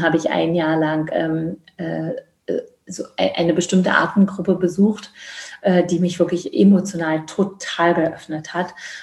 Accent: East Germany, Germany; Ich komme ja aus dem Osten.

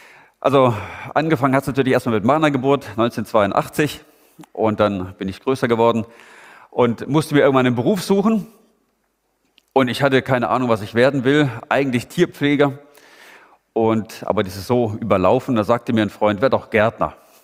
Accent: Baden-Württemberg, Germany; now in Itzehoe, Germany; ich bin ja eigentlich Itzehoer, also Norddeutscher, mittlerweile seit 5,5 Jahren. Aber freue mich, wenn ich ab und zu mal in meine alte Heimat in den Süden, in Schwabenländle, zurückkommen kann.

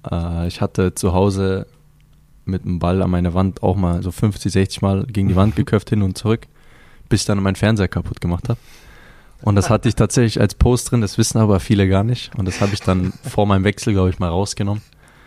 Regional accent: Munich, Bavaria, Germany; wir sind alle drei hier in München geboren. Ich kenne München in- und auswendig seit klein auf.

